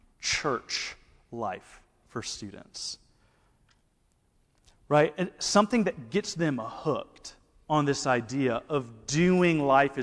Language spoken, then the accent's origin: English; Alabama, United States; accent: Southern; now in Texas, United States; I say Alabama, and they say, "Yeah, okay, that makes sense." I'm like, "This is Texas. Like, this is not New York. Come on." My accent's not that bad.